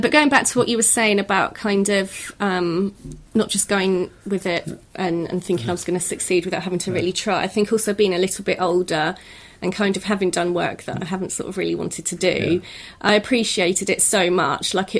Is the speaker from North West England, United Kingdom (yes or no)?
no; Ashford, South East England, United Kingdom; So I was born in Ashford, and I've pretty much stayed there throughout university. And even when I worked in London, I still commuted from where I was born.